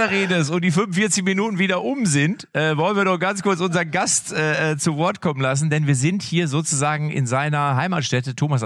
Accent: North Rhine-Westphalia, Germany; Ich komme aus der Region

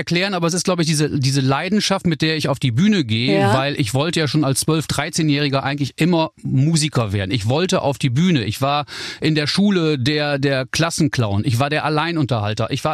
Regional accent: North Rhine-Westphalia, Germany; Also ich bin ja aus dem Münsterland und gibt es viele Leute, die das R noch rollen. Und meine Eltern sprechen Plattdeutsch

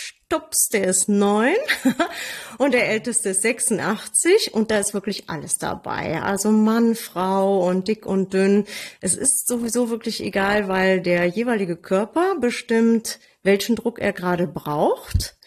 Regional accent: Cologne, North Rhine-Westphalia, Germany; ich bin ja Kölnerin

